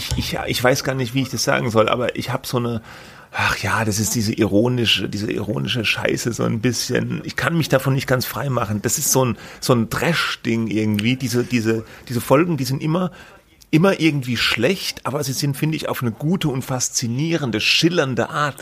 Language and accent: German; Baden-Württemberg, Germany; Ja, ich komme ja auch aus der Gegend